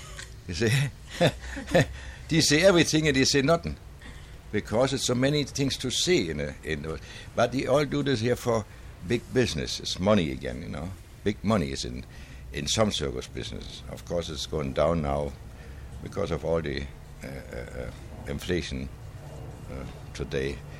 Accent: Germany; English is a second language; moved away as an adult; now in United States; I'm from Germany.

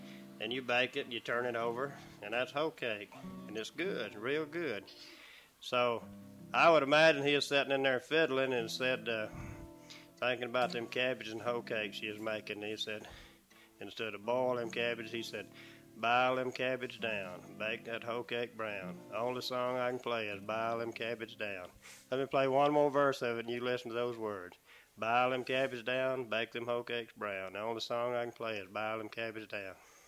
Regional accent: Alabama, United States; also born or lived in Daleville, Alabama; I was raised in Alabama. I was born in Daleville, Alabama. I'm 52 years old.

